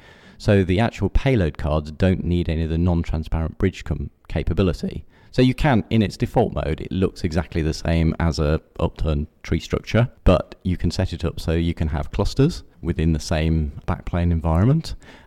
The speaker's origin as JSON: {"language": "English", "country": "United Kingdom", "said": "So I come, obviously, probably detected from my accent, from the UK, so I'm an alien."}